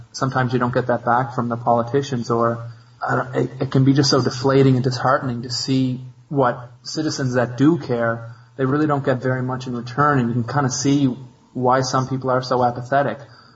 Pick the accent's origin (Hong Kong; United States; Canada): Canada; And as a Canadian citizen who has friends in Afghanistan